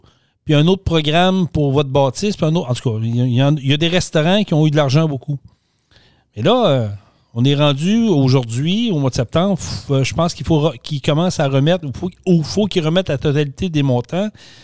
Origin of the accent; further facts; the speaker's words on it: Vallée-Jonction, Quebec, Canada; Je vais prendre l'exemple de Vallée-Jonction parce que c'est mon patelin.